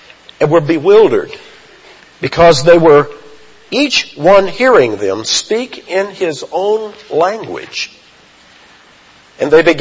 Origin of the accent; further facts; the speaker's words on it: the South, United States; And as in my first church in Indiana, I was reminded that I was from the South with a certain pronunciation. So we Southerners can give ourselves away.